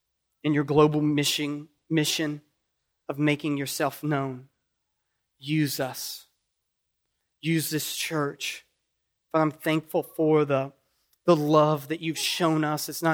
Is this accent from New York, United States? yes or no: no; Kentucky, United States; accent: Kentucky; That's where my Kentucky accent can be confusing.